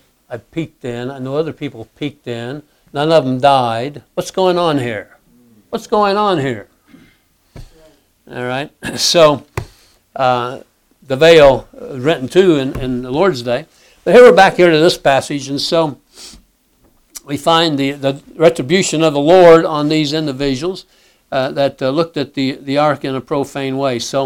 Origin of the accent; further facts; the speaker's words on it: Speedway, Indiana, United States; I grew up in Speedway, Indiana, about 20,000 people population there, and so on.